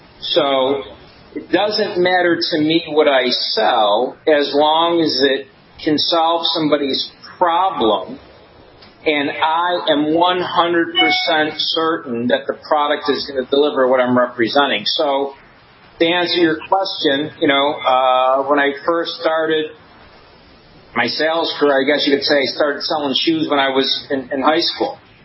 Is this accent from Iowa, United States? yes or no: no; Buffalo, New York, United States; Yeah, I mean, I grew up in Buffalo, New York, and always, you know, had a passion for sales.